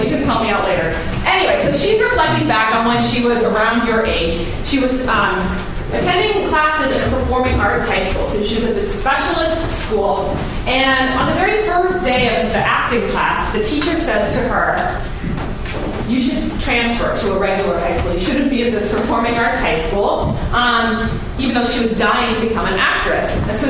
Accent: United States; now in United Kingdom; You'll be able to tell from my voice I'm American, and I come out of the American university system

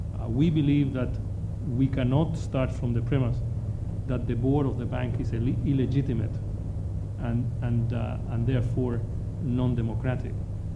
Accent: Chile; English is a second language; I mean, I come from Chile

